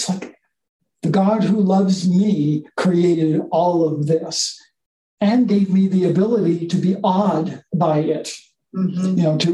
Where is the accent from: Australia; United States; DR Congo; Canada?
Canada; Eastern Canada; here I am from Eastern Canada, from the middle of nowhere, where you'd think there'd be no lights ever anywhere.